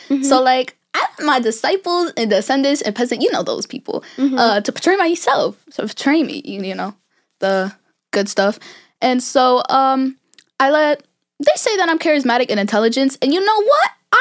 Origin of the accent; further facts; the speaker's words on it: Greece; first language Greek; English is a second language; Listen different languages, you know, like Greek, my native language, Queen Greek, and like Arabic